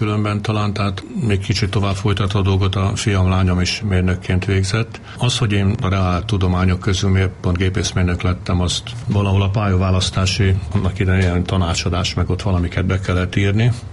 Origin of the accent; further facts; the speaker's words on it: Veszprém, Veszprém County, Hungary; tehát nagyjából így nőttem fel, aztán innen jártam Almádiba vitorlázni